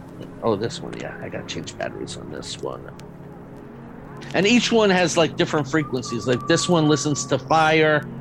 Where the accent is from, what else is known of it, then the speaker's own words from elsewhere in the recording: Brooklyn, New York, United States; I grew up in Brooklyn. I went to college in New York City.